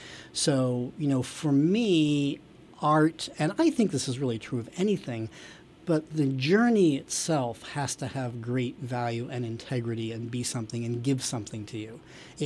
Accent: Maine, United States; I'm actually from Maine originally.

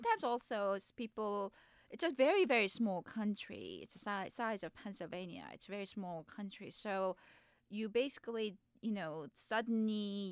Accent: South Korea; Actually, no, we're all from South Korea

